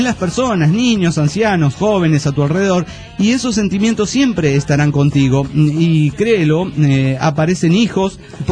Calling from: Costa Rica; de Costa Rica.

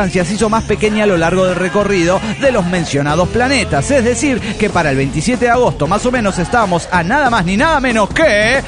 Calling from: Córdoba, Argentina; de Córdoba, Argentina.

